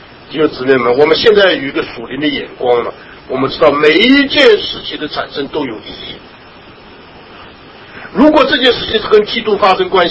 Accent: China; 你比如像我们中国古时候啊，秦始皇了、啊、那个造了什么长城了、啊、这些啊，那这是我们中国人的历史上面的一件大事情就是了

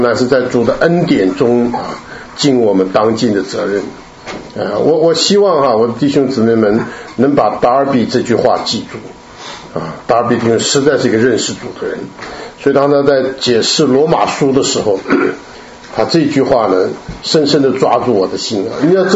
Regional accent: China; 这只有我们中国人懂得什么是花轿啊

